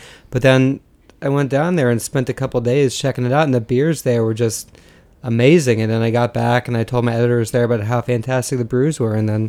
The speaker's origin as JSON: {"language": "English", "region": "Midwest", "country": "United States", "tie": "born or raised there", "said": "But I grew up in the Midwest, so I should have been."}